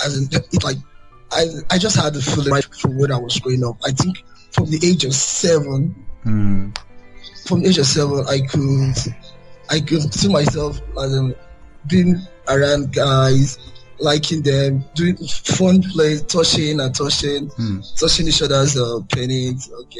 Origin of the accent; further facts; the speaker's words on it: Nigeria; I grew up in Nigeria. I'm from a family of 8.